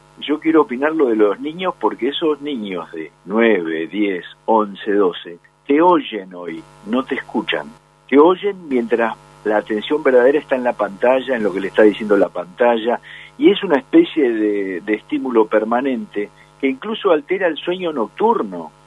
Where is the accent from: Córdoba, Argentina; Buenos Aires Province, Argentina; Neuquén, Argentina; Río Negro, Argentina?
Río Negro, Argentina; Bariloche; me crié en Bariloche, jugaba al básquet porque al fútbol no se podía jugar, o sea, no me crié en el ambiente futbolístico.